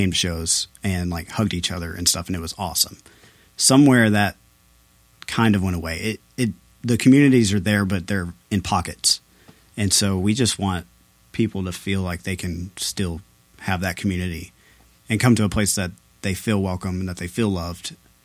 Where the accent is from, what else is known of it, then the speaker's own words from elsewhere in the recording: Nashville, Tennessee, United States; We're from Nashville, and so like we grew up in like the Plea days.